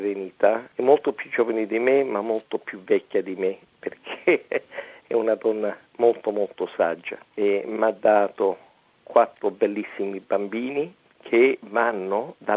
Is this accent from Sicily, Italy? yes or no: yes; Sicily, Italy; E pur essendo siciliano e pur essendo orgoglioso della mia sicilianità